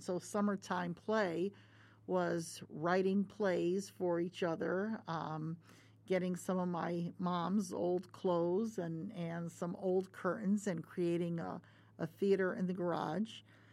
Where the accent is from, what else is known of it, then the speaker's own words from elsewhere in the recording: West Haven, Connecticut, United States; So I was, actually, we were both born in Yale New Haven Hospital. I grew up in West Haven, Connecticut.